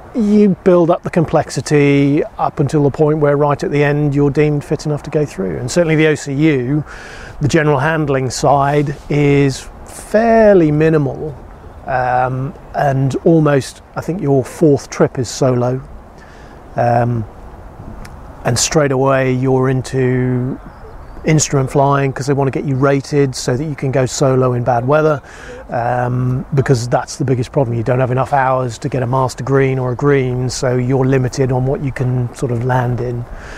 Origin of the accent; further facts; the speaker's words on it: Lossiemouth, Scotland, United Kingdom; my dad was on Buccaneers, I grew up in Lossiemouth and grew up around squadron barbecues and all that kind of stuff